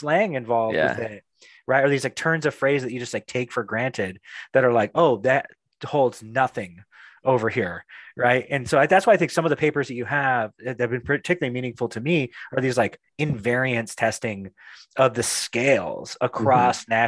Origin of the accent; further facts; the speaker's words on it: Phoenix, Arizona, United States; Like I know, like when I grew up in Phoenix, Arizona